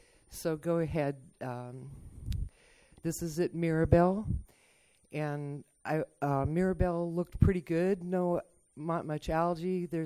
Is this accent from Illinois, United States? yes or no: no; Forestville, California, United States; and I'm from Forestville.